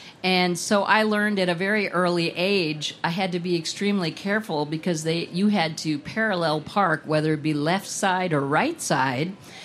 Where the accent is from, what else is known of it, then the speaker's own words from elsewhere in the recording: Minnesota, United States; now in Virginia, United States; one of my most interesting jobs when I grew up in Minnesota, I'm now a native of, well, I live in Virginia, was the Minneapolis Auto Auction.